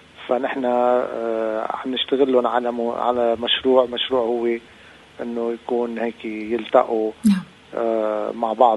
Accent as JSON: {"language": "Arabic", "town": "Bshwit", "country": "Lebanon", "tie": "born or raised there", "said": "هيدي بمنطقة بضيعتي أنا يعني بشويت."}